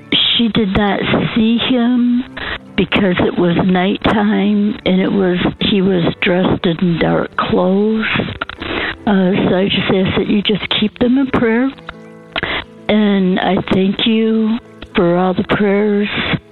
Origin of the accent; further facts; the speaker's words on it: Van, Texas, United States; I'm from Van, Texas.